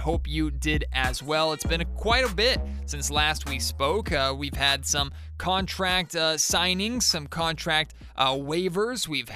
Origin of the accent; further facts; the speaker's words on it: Sacramento, California, United States; I grew up a Kings fan, grew up in the greater Sacramento area.